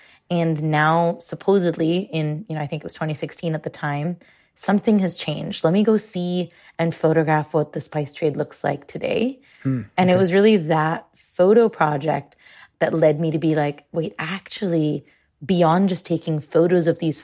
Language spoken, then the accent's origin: English; Mumbai, Maharashtra, India; and you know, I grew up in Mumbai